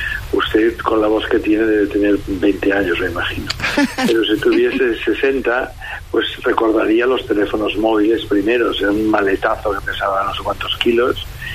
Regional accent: Balearic Islands, Spain; me considero muy mallorquín, cada vez me considero más mallorquín

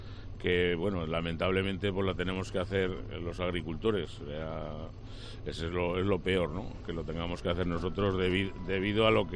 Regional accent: Villafranca de Ebro, Aragon, Spain

